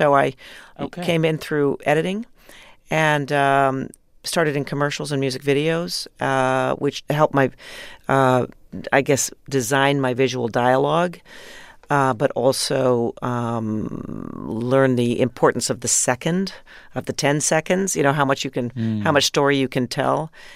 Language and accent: English; Canada; And also being Canadian, of course, growing up in Canada